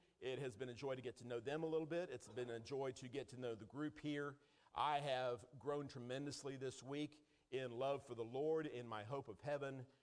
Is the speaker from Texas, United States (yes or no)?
yes; Texas, United States; I grew up in Texas, and in Texas, we are taught at a very early age to be hospitable.